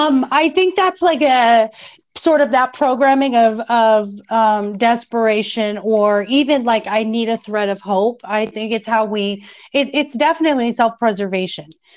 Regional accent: Glendale, Arizona, United States; also born or lived in Germany; now in Austin, United States; I grew up in Arizona, Glendale, Arizona, specifically.

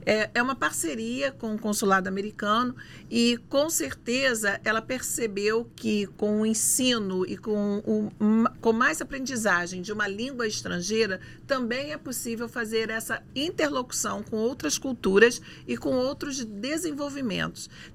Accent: Duque de Caxias, Rio de Janeiro, Brazil; ela é moradora da minha cidade, da minha terra natal, Duque de Caxias.

